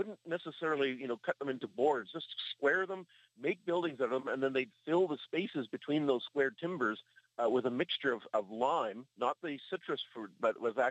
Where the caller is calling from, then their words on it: Portage la Prairie, Manitoba, Canada; I'm out west of Portage-la-Prairie.